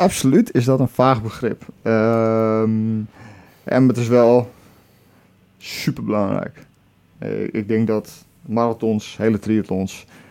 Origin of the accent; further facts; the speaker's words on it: Friesland, Netherlands; Ja, zo Fries ben ik niet. Ik ben wel Fries, maar zo Fries ben ik ook weer niet.